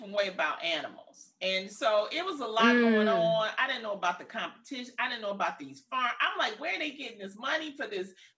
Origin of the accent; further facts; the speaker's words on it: Detroit, Michigan, United States; And he's like, where are you from? I said, Detroit.